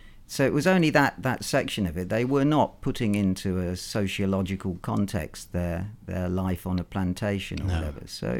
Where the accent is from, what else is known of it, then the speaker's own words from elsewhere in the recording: Coventry, West Midlands, United Kingdom; whereas I come from Coventry